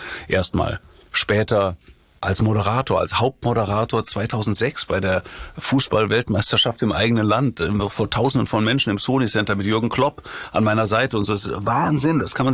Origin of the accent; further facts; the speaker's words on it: Rhineland, Germany; now in Hamburg, Germany; dass Hamburg meine Heimat geworden ist. Ja, ich bin im Rheinland groß geworden und ich habe bestimmt auch was Rheinisches, ne?